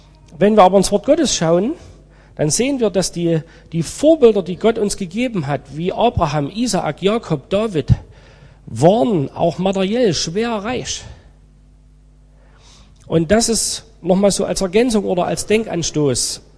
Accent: Germany; also gerade für die in meinem Alter oder älter, die wirklich noch richtig bewusst aufgewachsen sind in der DDR.

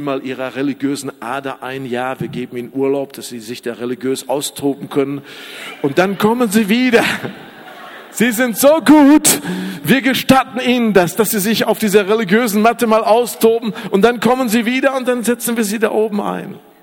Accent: Iserlohn, North Rhine-Westphalia, Germany; ich war dann damals noch in meiner Heimatstadt in Iserlohn

